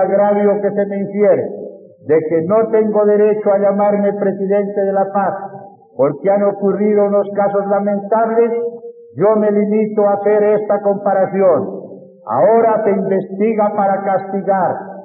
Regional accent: Colombia; Como católico, como colombiano, me duele la muerte de todo conciudadano.

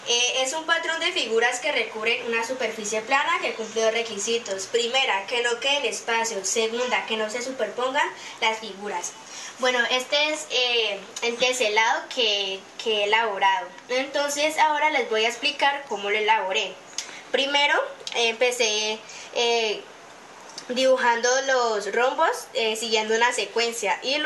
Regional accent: El Cerrito, Valle del Cauca, Colombia; Soy del Cerrito Valle del Cauca.

